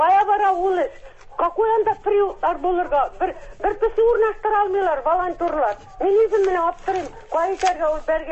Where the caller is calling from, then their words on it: Naberezhnye Chelny, Tatarstan, Russia; Мин Чалыдан шалдыратам